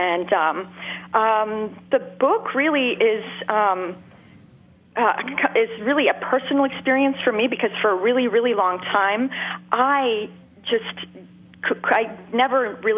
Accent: Montreal, Quebec, Canada; I grew up in Montreal.

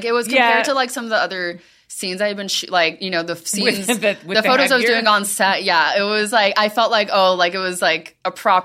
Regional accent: Miami, Florida, United States; like, I grew up in Miami

